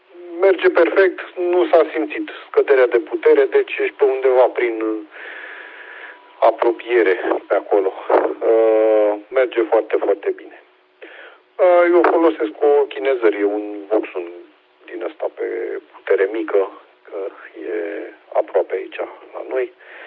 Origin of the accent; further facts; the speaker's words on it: Pitești, Argeș, Romania; sunt din Pitești. Vorbesc tot pe un rolling de aici, din zonă, ca să zic așa.